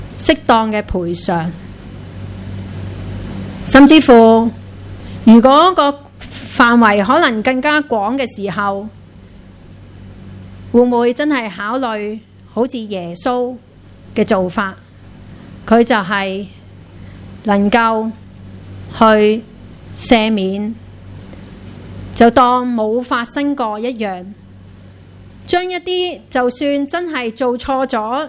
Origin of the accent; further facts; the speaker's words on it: Hong Kong; 我们的前路，或者说我们香港人的命运